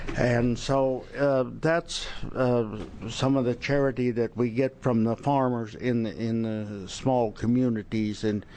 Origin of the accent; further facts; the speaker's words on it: South Dakota, United States; And I can remember years ago in a small rural community where I grew up in South Dakota